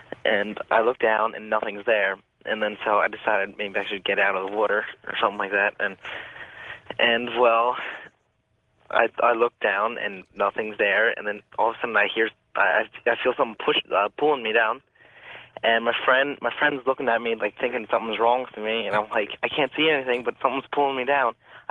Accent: New Jersey, United States; Oh, well, okay, I'm from New Jersey.

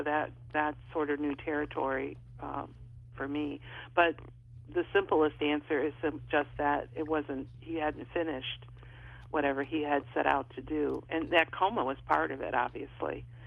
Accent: Chicago, Illinois, United States; I grew up in Chicago, and I thought, where the heck am I? Who are you people? I knew that wasn't home.

